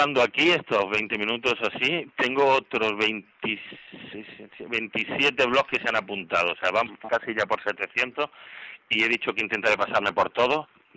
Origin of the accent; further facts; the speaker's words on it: Granada, Andalusia, Spain; que se puede tocar en Granada, yo soy granadino